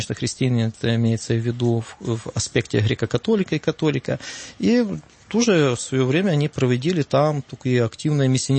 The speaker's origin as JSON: {"language": "Russian", "town": "Rivne", "region": "Rivne Oblast", "country": "Ukraine", "tie": "born or raised there", "said": "я жил, уроженец города Ровно, это Ровенская область, это западная Украина."}